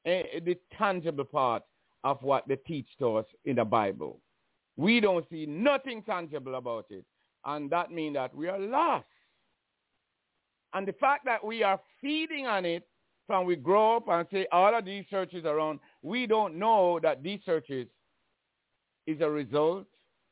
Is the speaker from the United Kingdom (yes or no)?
no; Jamaica; if you grow up in Jamaica like me and go to church